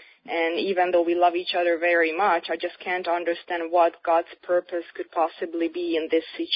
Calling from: Canada; I'm calling from Canada.

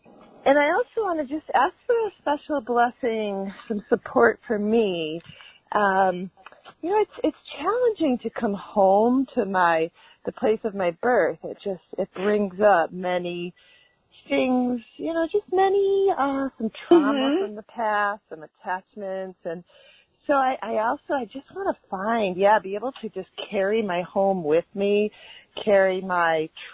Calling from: Massachusetts, United States; I usually call from Santa Cruz, California. But this week I'm calling from Western Mass, where I've come home to visit my family.

